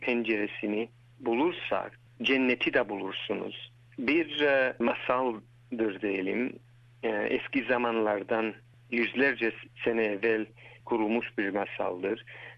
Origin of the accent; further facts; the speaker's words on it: Australia; also born or lived in Cyprus; Ben Kıbrıs'ta doğumluyum. Genç bir yaşında 74 harfinden evvel göç ettik Avustralya'ya. 5,5-6 yaşındaydım ama Kıbrıs'ı çok iyi hatırlarım. Avustralya'da büyüdüm ama tabii 40 seneden fazladır Avustralya'dayız. Burada üniversiteye gittim, doktoramı aldım.